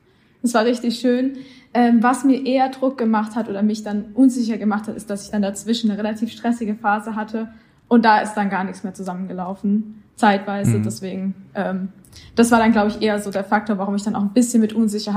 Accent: Iffezheim, Baden-Württemberg, Germany; ich komme aus Iffelsheim.

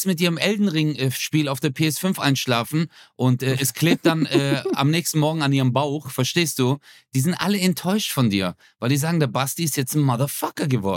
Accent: Baden-Württemberg, Germany; ich bin Schwabe

